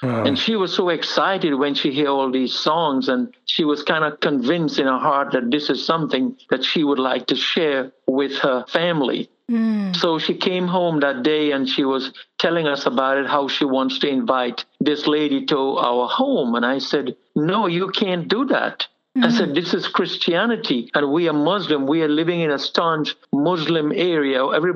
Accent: Trinidad & Tobago; born there; I was born in Trinidad in the West Indies of a family of siblings of 13. With that, we were very staunch Muslim. What I'm saying staunch was very religious Muslims.

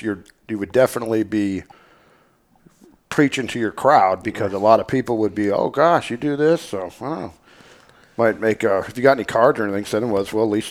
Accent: Grass Valley, California, United States; I grew up in Grass Valley, and it's right here out in Nevada City.

